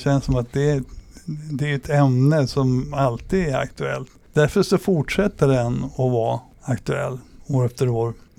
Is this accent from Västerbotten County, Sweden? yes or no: yes; Umeå, Västerbotten County, Sweden; now in Stockholm, Sweden; Om man då betänker att jag kom från Umeå till Stockholm får se nu 78 eller 79